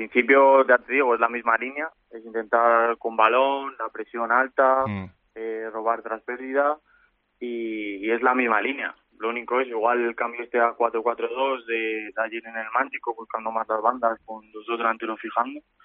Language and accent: Spanish; Salamanca, Castile and León, Spain; al final soy de Salamanca